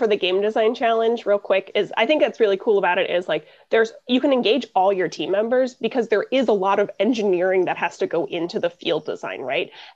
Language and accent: English; Tucson, Arizona, United States; So I actually started out as a student in high school on a team. I'm from Tucson, Arizona.